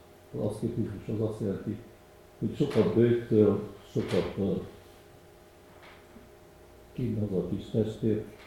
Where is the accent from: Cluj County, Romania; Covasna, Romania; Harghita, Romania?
Cluj County, Romania; Baciu; Én eredetileg Bácsba születtem, itt éltem, de mégis csak anyai nagyanyámon vagyok eredeti bácsi. Apám Maros megyei, nagyapám Külkei